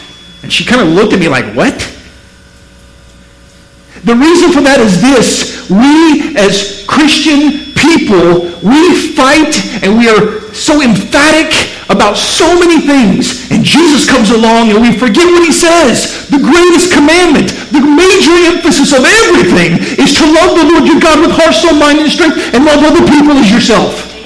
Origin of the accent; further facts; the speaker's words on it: Missouri, United States; I'm from Missouri. Show me you love me.